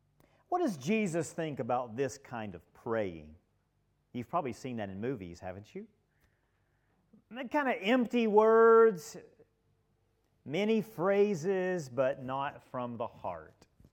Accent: United States; I'm an American, and Americans love football.

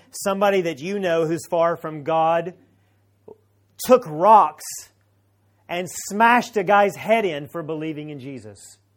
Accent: Tennessee, United States; I'm not from Hong Kong. I'm from the mountains of Tennessee. How did I get from there to here?

